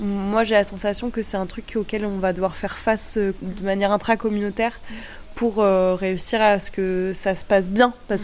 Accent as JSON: {"language": "French", "town": "Grenoble", "region": "Auvergne-Rhône-Alpes", "country": "France", "tie": "born or raised there", "said": "Moi, je viens de Grenoble, donc pas du tout du coin. Je suis née en ville. Enfin, je viens quand même d'un milieu très urbain."}